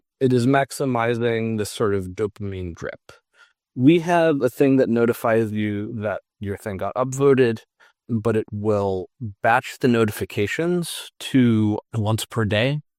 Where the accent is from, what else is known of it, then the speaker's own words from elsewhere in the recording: Boston, Massachusetts, United States; now in Oakland, United States; I'm originally from the Boston area. I'm now living in Oakland.